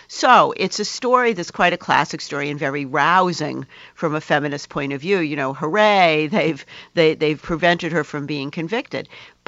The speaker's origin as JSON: {"language": "English", "country": "United States", "said": "And of course, one of the reasons that as an American, I began my scholarly career working on English women novelists was that they did have a tradition."}